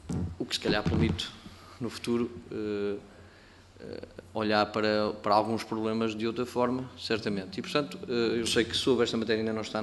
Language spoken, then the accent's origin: Portuguese; Aveiro, Portugal; o caso do meu distrito, eu sou de Aveiro